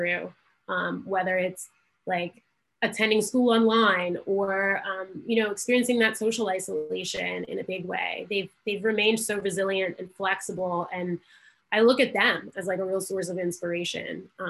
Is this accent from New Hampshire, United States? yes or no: no; Baltimore, Maryland, United States; I grew up in Baltimore, and I've lived kind of all over the country.